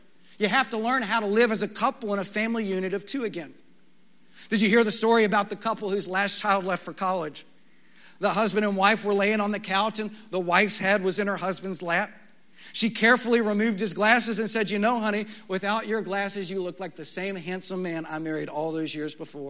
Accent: Texas, United States; You know, I grew up in West Texas and they have beautiful sunsets.

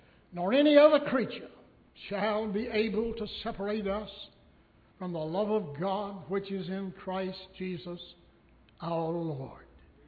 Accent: Danville, Virginia, United States; And then I came from Danville, Virginia to Fort Worth to enroll in the Bible Baptist Seminary.

